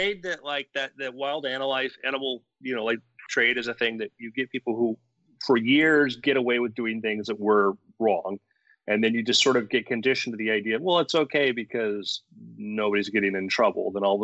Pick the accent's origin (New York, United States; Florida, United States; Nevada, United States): Florida, United States; we grew up in South Florida, and you get a lot of crazy personalities.